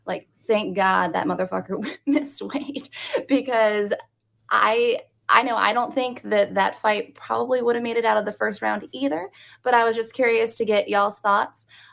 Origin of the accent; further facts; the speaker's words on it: Virginia, United States; I am from the Northern Neck of Virginia. Yes, I'm from a very small town that nobody's ever heard of.